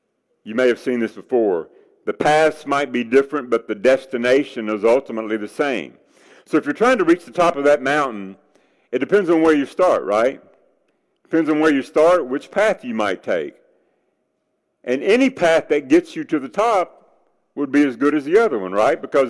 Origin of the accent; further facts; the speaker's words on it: Nashville, Tennessee, United States; See, I grew up in Nashville, the home of country music.